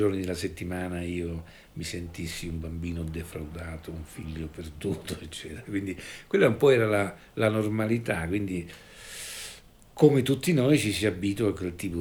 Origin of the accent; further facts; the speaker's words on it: Palermo, Sicily, Italy; perché quando ero piccolo io ero a Palermo